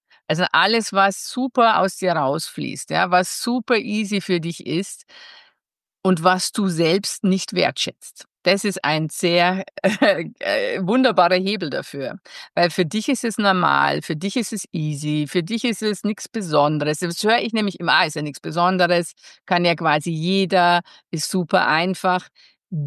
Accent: Passau, Bavaria, Germany; bei der Passauer Presse, wo ich aufgewachsen bin und wo ich mein Handwerk dann gelernt habe.

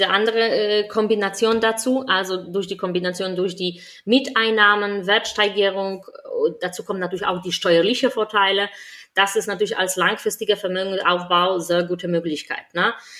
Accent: Poland; now in Germany; Ich komme ursprünglich aus Polen.

